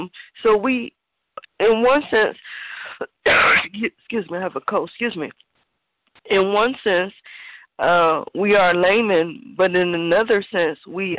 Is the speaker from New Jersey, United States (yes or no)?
no; Cleveland, Ohio, United States; I'm from Cleveland, Ohio.